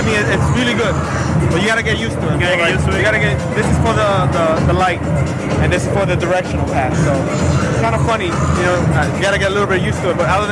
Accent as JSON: {"language": "English", "town": "New York City", "region": "New York", "country": "United States", "said": "I'm from New York, the Bronx."}